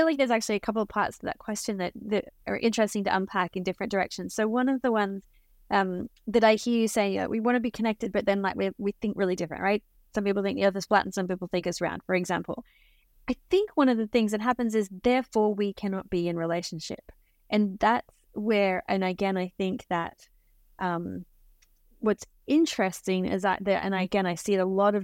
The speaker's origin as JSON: {"language": "English", "country": "Australia", "tie": "born or raised there", "said": "I grew up in Australia."}